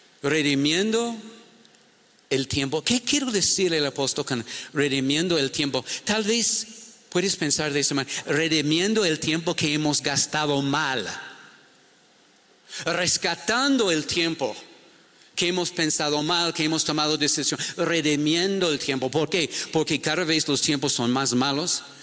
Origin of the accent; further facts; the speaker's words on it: Ecuador; Porque somos ecuatorianos, saltamos.